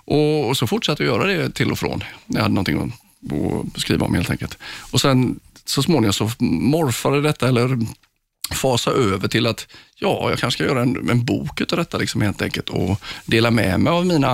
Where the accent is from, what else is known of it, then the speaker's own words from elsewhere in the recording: Sweden; jag är ju inte så känd i Sverige just liksom, även om jag är svensk.